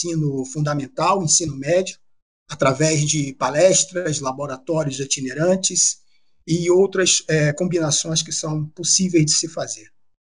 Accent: Duque de Caxias, Rio de Janeiro, Brazil; Bom, eu sou nascido e criado em Duque de Caxias, estudei em escola pública boa parte da minha vida.

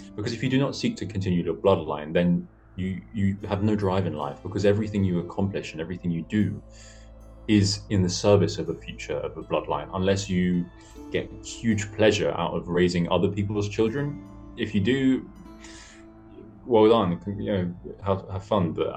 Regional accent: England, United Kingdom; So whether as an Englishman as well, we have a staunch tradition of being people who, all over the world continue our national character.

